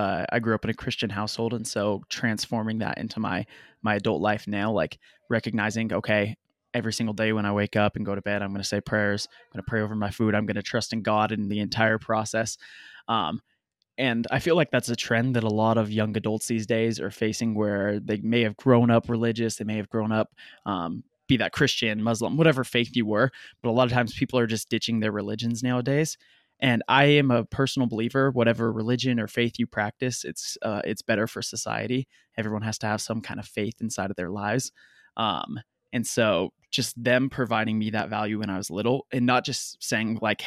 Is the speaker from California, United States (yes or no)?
yes; Hemet, California, United States; Growing up in Hemet, if anyone knows the area, it's kind of in between both LA and San Diego.